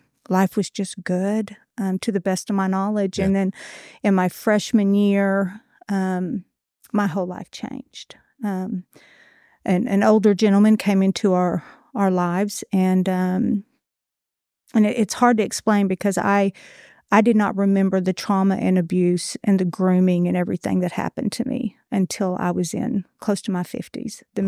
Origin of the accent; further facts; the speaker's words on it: Texas, United States; And I grew up in the Panhandle outside of Amarillo.